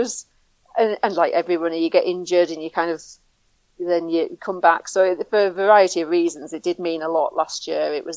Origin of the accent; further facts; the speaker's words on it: England, United Kingdom; accent: northern; I think my strong northern accent doesn't lend itself to the musical French tones